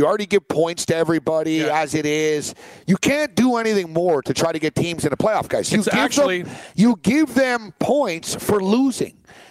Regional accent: Montreal, Quebec, Canada; Growing up in Montreal

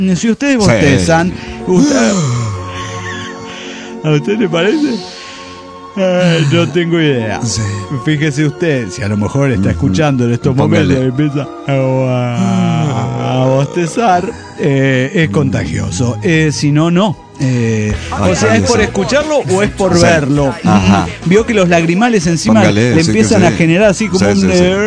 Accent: Santa Fe, Argentina; de Santa Fe, capital de la provincia. De Santa Fe.

